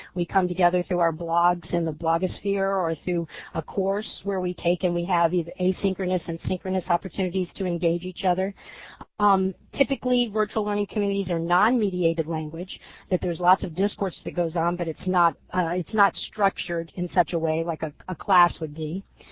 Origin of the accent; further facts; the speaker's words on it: Virginia Beach, Virginia, United States; I'm not from New York. I'm from Virginia Beach.